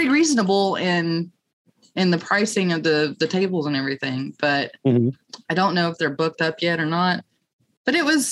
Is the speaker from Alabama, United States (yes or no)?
yes; Alabama, United States; Funny, I'm from Alabama and I have an Oklahoma team.